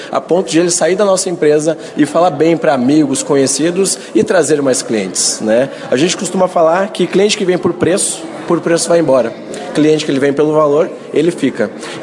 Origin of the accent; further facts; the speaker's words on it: Passo Fundo, Rio Grande do Sul, Brazil; eu sou de Passo Fundo, né? E hoje eu sou engenheiro